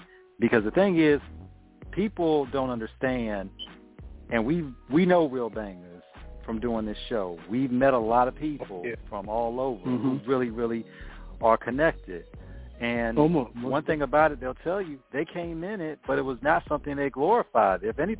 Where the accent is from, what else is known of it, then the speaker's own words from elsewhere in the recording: Long Beach, California, United States; I'm from Long Beach.